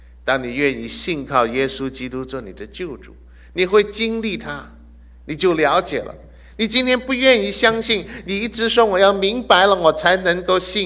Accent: Hong Kong; born there; Chinese is a second language; 可能甚至我在香港出生你都猜到一点，因为我的国语里面有一点点口音，又不像北京话又不像台湾的国语

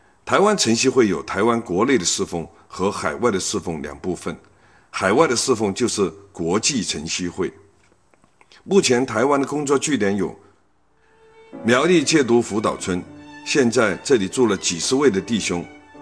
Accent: Hong Kong; 从小在香港长大，青少年的时候因为思想和行为的错误

